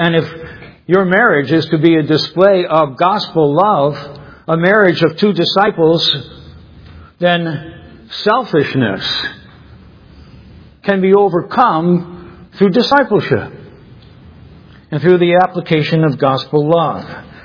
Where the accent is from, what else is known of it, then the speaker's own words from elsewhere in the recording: United States; It's painfully honest to have to tell you how disinclined I find myself as an American to these things that I'm teaching and preaching.